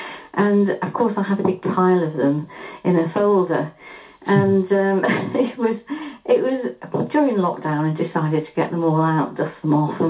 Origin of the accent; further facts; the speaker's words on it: Stockport, North West England, United Kingdom; now in Dorset, United Kingdom; That's where I hail from the Greater Manchester area in Stockport.